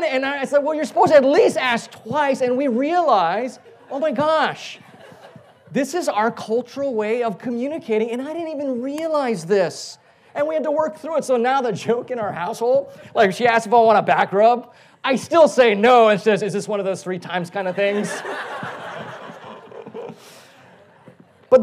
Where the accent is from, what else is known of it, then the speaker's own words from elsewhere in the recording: Hawaii, United States; So growing up, being born and raised in Hawaii, I grew up in a Euro-Polynesian culture, right? European, Polynesian, Asian culture.